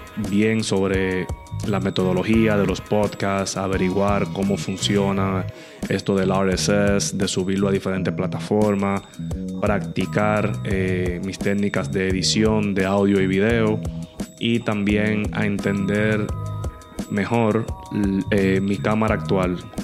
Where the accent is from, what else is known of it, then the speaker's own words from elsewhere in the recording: Azua, Dominican Republic; now in Santo Domingo, Dominican Republic; Soy de Azua, República Dominicana. Al momento de grabar este video tengo 35 años de edad. Actualmente vivo en Santo Domingo, capital de la República Dominicana.